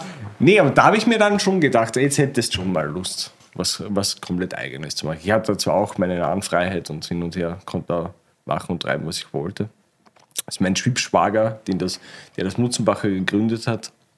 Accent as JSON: {"language": "German", "town": "Linz", "region": "Upper Austria", "country": "Austria", "said": "Aus Linz."}